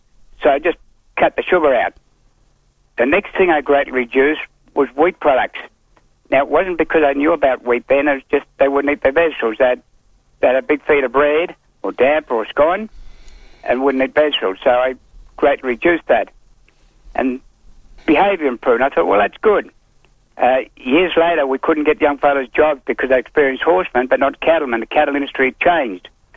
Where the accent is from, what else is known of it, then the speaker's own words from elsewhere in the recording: Cherbourg, Queensland, Australia; born there; Well, originally I was born in Cherbourg, and I got taken away as a youngster